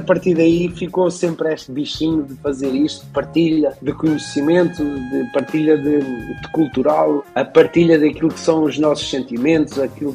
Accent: Carvoeira, Portugal; Na minha aldeia, na Carvoeira, onde nós tínhamos um palheiro do meu avô que foi reconstruído

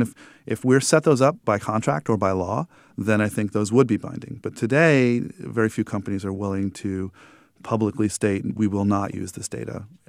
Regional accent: New York, United States; but I grew up in New York and I only went to Times Square on occasion because I didn't like the intensity of the place.

